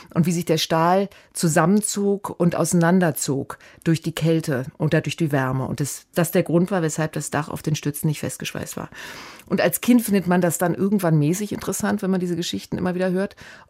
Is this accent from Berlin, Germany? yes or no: yes; Berlin, Germany; Ich bin in Berlin aufgewachsen und ich kenne den Bau, die Neue Nationalgalerie, seit ich klein bin, seit ich Kind bin. Ich bin in Berlin aufgewachsen.